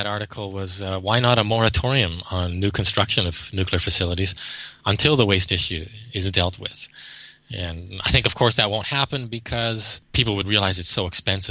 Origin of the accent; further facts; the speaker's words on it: Toronto, Ontario, Canada; But I'm from Toronto, and so I love the Great Lakes